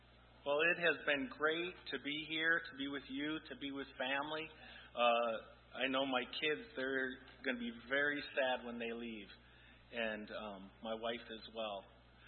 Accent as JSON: {"language": "English", "town": "Ann Arbor", "region": "Michigan", "country": "United States", "tie": "born or raised there", "lives_now": "New York City, United States", "said": "a lot of people think I'm from New York, or they might think I'm even Jewish, but neither. I grew up in a Catholic family in Ann Arbor, Michigan, and after I graduated college, I figured if I was going to make it in art, I needed to move to New York City."}